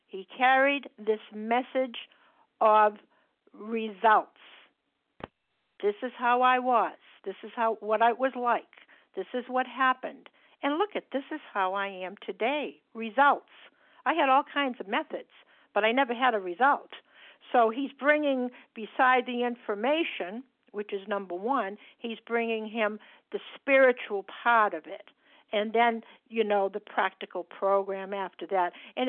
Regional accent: Massachusetts, United States; I'm from Massachusetts, and I'm a grateful compulsive overeater.

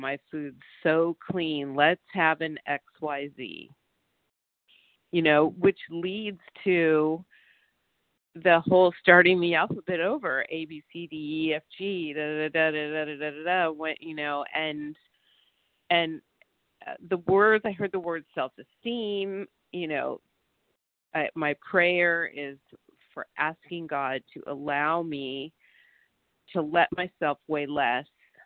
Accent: California, United States; I'm from Southern California.

